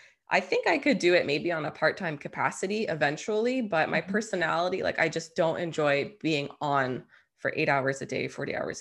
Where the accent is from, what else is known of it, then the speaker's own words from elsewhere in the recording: Ontario, Canada; So I am a Canadian gal in Southern Ontario.